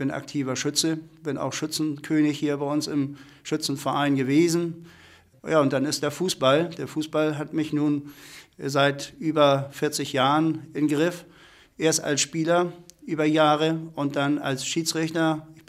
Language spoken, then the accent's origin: German; Oberndorf an der Oste, Lower Saxony, Germany; Das ist meine Heimat, hier bin ich geboren und möchte diese Region weiter verstärkt vertreten